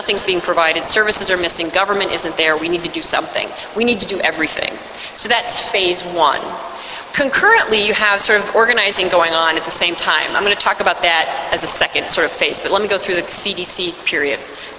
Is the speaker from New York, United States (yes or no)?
no; Chicago, Illinois, United States; we have to remember because we're from Chicago